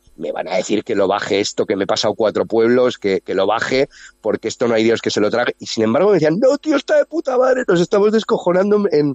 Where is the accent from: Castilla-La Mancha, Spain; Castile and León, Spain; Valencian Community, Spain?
Valencian Community, Spain; Valencia; Yo soy del Cabañal, de Valencia, yo tendría que ser del Levante por nacimiento